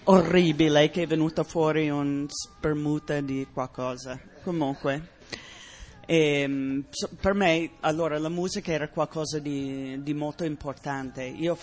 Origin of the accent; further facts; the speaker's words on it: New York, United States; Italian is a second language; moved away as an adult; also born or lived in San Francisco; now in Italy; sono venuta in Italia seguendo una storia d'amore. Io sono cresciuta a New York, sono cresciuto fra il teatro di Broadway